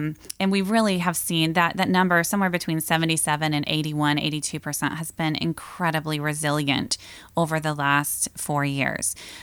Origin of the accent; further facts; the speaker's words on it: Sioux Center, Iowa, United States; Yes, I grew up in Sioux Center. I attended Dort College, graduated from Dort, and I grew up in a deeply Christian home and community attended Christian schools.